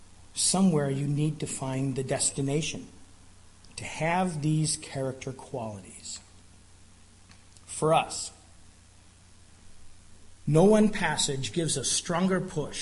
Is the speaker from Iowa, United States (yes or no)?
no; Denver, Colorado, United States; I'm from Denver and I follow the Broncos.